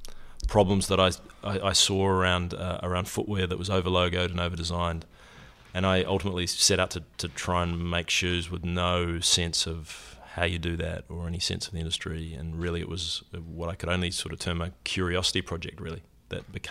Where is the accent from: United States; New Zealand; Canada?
New Zealand; moved away as an adult; Well, the accent is, hopefully everyone can understand what I'm saying as a starting point. I grew up in New Zealand. I came to university here on a soccer scholarship